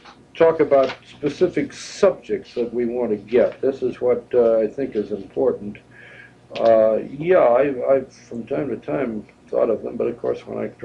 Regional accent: Evanston, Illinois, United States; also born or lived in Dayton, United States / Newton Center, United States; No, I was born in Dayton, Ohio, went through first grade in Newton Center, Massachusetts, grew up in Evanston, Illinois, which was a suburb.

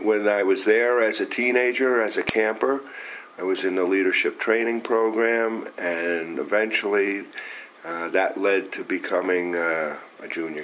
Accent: Queens, New York, United States; born there; I was born in Kew Gardens, Queens, New York.

